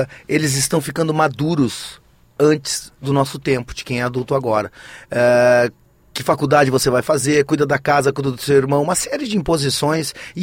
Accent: Rio Grande do Sul, Brazil; eu venho do estado do Rio Grande do Sul

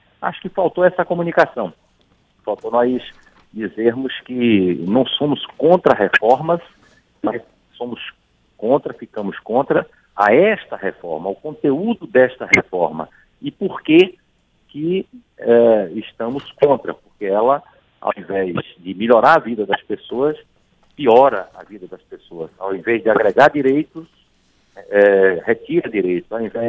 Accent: Bahia, Brazil; born there; Várzea do Poço e Várzea da Roça, exatamente uma região no interior da Bahia, onde eu nasci, muito seca, semiárido

